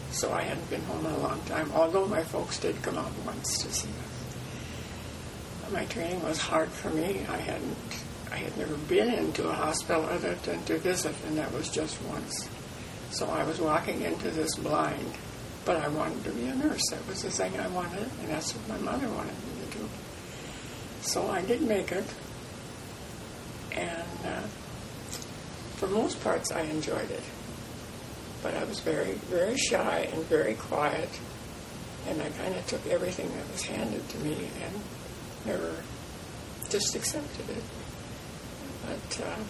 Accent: Davenport, North Dakota, United States; I went to a country school at Davenport. That's where I started. And then my parents being tenants, they moved from Davenport to Wheatland, North Dakota, or it was near Castleton.

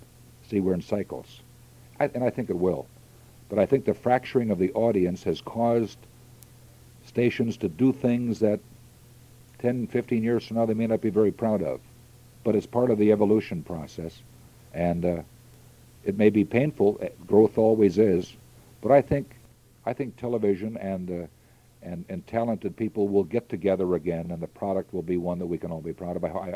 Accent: Rugby, North Dakota, United States; born there; I was born in Rugby, North Dakota in February 29th, leap year, 1936.

